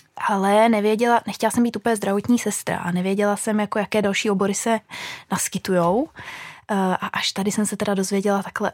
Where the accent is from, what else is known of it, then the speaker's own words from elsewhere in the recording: Moravia, Czechia; pocházím původně z Moravy a studovala jsem teda víceleté gymnázium